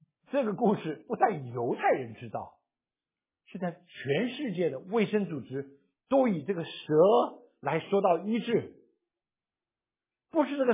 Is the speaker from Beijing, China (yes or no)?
no; Guangdong, China; 天天出去拍拖啊，我广东人叫拍拖，出去拍拖多好啊